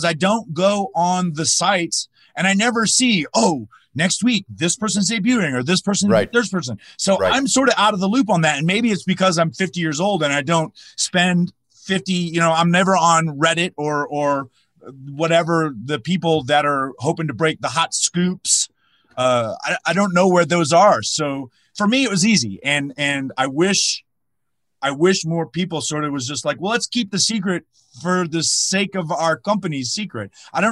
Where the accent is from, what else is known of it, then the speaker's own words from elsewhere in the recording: North Carolina, United States; And I grew up in North Carolina. So my gateway into professional wrestling was Mid-Atlantic.